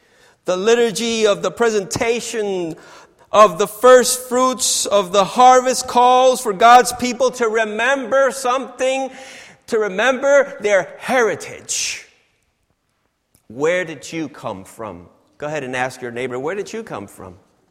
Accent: Brooklyn, New York, United States; born there; also born or lived in New Jersey; when we got to the United States, I took them around where I came from, where I was born in Brooklyn.

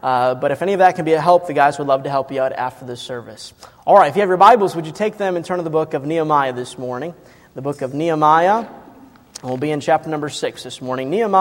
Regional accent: Chicago, Illinois, United States; And I'm from Chicago originally, so I usually don't say that when I'm down south, because everybody gives me these glares and stares.

